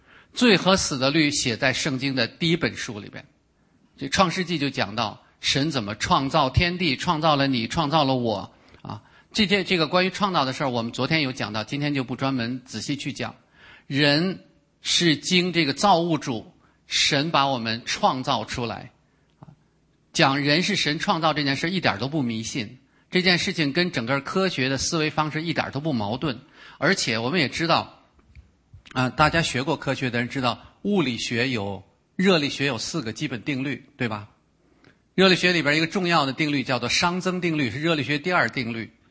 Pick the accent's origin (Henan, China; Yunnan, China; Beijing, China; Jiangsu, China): Beijing, China; 啊，我是北京人，在北京的时候